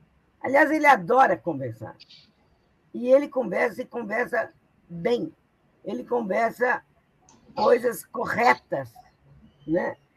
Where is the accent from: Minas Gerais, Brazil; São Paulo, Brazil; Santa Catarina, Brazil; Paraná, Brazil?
Minas Gerais, Brazil; Mas, eu sou do sul de Minas.